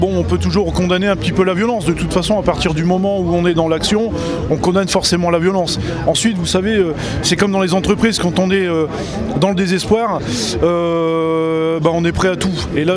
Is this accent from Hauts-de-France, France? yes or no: yes; Hauts-de-France, France; Donc en général, je suis souvent sur Paris, mais là, comme je suis aussi du Nord, je suis venu à la manifestation d'Arras